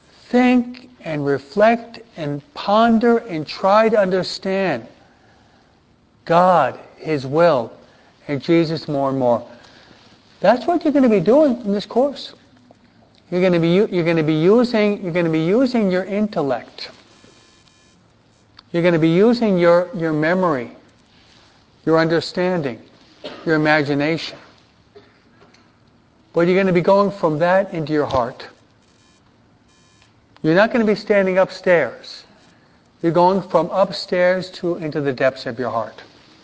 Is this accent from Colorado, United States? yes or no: no; New York, United States; He's from Memphis. I'm from New York.